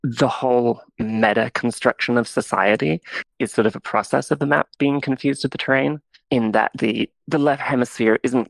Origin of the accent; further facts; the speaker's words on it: Seattle, Washington, United States; I'm from Seattle.